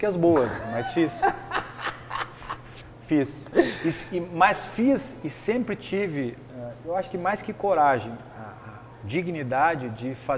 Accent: Rio Grande do Sul, Brazil; Eu sou gaúcho, né? Sou neto de peão de estância

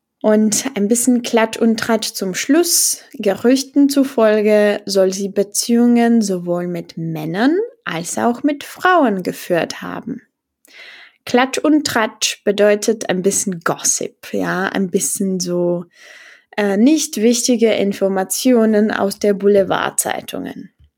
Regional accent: Ústí nad Labem, Ústí nad Labem Region, Czechia; also in meiner Heimatstadt gelebt, in Ústí nad Labem

